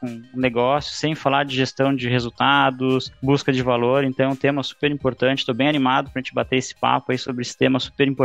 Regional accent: Rio Grande do Sul, Brazil; accent: gaúcho; eu trabalho no Sicredi aqui em Porto Alegre, no sul do país. Vocês vão ver muito pelo meu sotaque, falo bastante tchê, capaz, bah, o bah é bem presente.

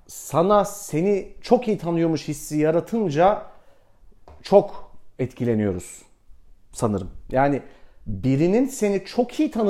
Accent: Istanbul, Turkey; born there; ya ben İstanbul'da yaşıyorum, İstanbul'da doğdum. Dolayısıyla bütün aidiyetim buraya.

